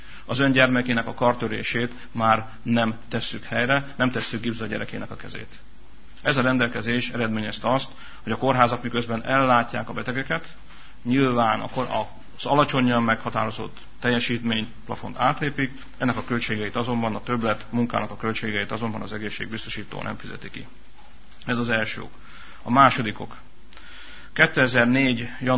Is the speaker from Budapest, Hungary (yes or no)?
no; Csorna, Győr-Moson-Sopron, Hungary; born there; Önök nyilván jól tudják, hogy én csornai születésű vagyok, és csornai választókerületben választottak meg képviselőnek.